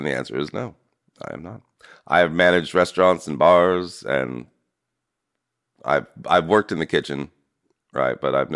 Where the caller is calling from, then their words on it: Savannah, Georgia, United States; I'm here? In Savannah, Georgia.